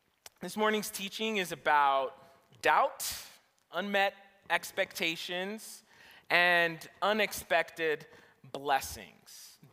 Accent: New Jersey, United States; If you didn't know, I'm from Jersey, so I'm rooting for New York teams.

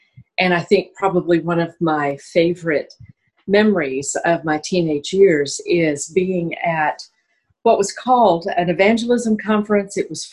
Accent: Dallas, Texas, United States; born there; Well, I was born in Dallas, Texas.

